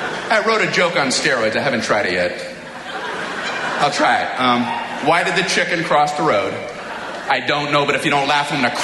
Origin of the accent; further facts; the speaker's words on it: Miami, Florida, United States; So I grew up in Miami, Florida.